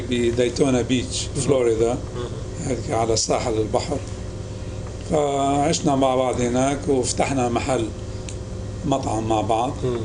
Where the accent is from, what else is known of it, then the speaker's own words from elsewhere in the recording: Beirut, Beirut Governorate, Lebanon; moved away as an adult; يعني ولدت في بيروت لبنان وخلصت الهاي سكول وتو يير كوليج بلبنان، بعدين التقاط لهنا